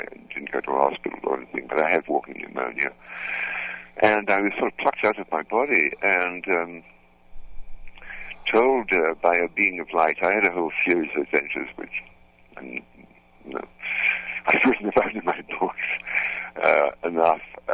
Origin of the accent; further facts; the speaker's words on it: London, United Kingdom; born there; I was born in London in the war, in the beginning of the war.